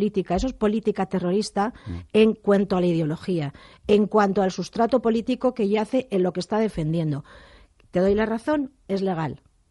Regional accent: Basque Country, Spain; Está humillando como ciudadana vasca, como ciudadana española

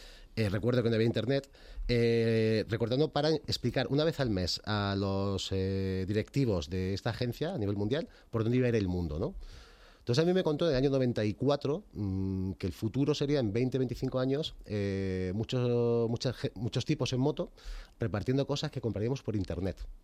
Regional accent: Granada, Andalusia, Spain; now in Madrid, Spain; Yo no soy de aquí, de Madrid, yo soy de Granada, y decidí estudiar publicidad aquí en la Complutense.

